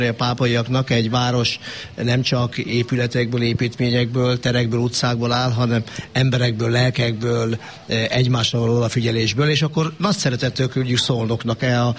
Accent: Pápa, Veszprém County, Hungary; nem csak mi pápaiak vagyunk itt

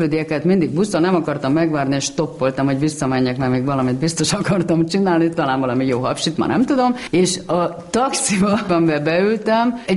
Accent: Hungary; tájfutó vagyok, igen, és magyar, és egy kicsit svédül, igen.

